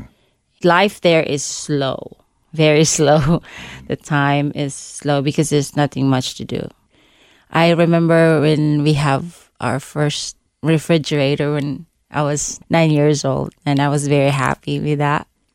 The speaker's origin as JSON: {"language": "English", "town": "Cebu", "region": "Central Visayas", "country": "Philippines", "tie": "born or raised there", "second_language": "English", "said": "Very poor, but we live in a small village where we're content."}